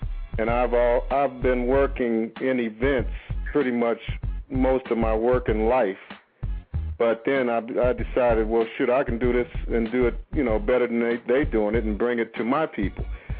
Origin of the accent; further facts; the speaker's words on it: Detroit, Michigan, United States; I'm originally from Detroit